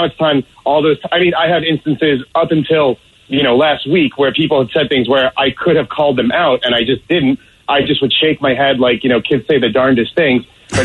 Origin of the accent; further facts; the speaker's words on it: New York City, New York, United States; I mean, personally, I grew up in New York City. I have a lot of cops and firefighters and sanitation in my family, a lot of teachers and nurses.